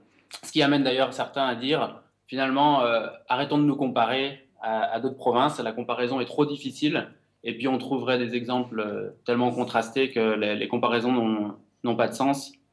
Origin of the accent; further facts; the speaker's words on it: France; now in Quebec, Canada; C'est qu'en tant que Français, je me sens moins à l'aise probablement que certains Québécois pour m'exprimer sur le sujet. Ça fait 2 ans que je suis au Québec.